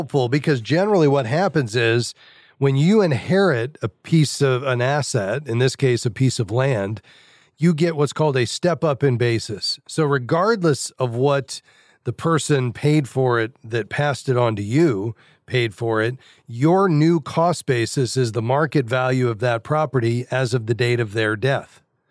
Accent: Fort Lauderdale, Florida, United States; All right, down to Fort Lauderdale, my hometown.

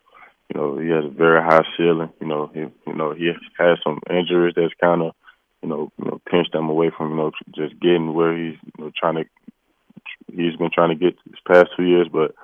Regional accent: Tuscaloosa, Alabama, United States; You know, just growing up in Tuscaloosa, obviously, you know, the few, you know, Bama boys that came through

